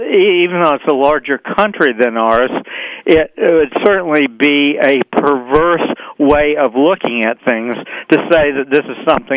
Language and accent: English; New Hampshire, United States; now in Virginia, United States; I spend half of my time in my home state of New Hampshire and the other half here. And this is my half in Virginia.